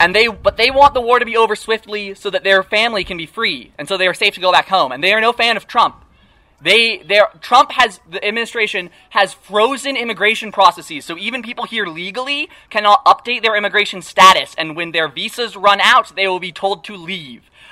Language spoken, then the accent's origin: English; Puyallup, Washington, United States; I'm from Puyallup, Washington. We have the state fair there.